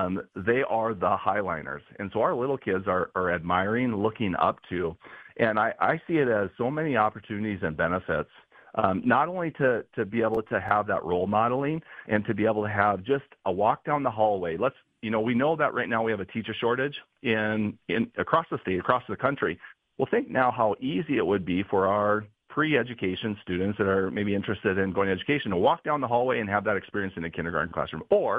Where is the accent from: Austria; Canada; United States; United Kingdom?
United States; Devils Lake, North Dakota; And I'm originally from Devil's Lake, so my education experience growing up was very similar to students in Valley City.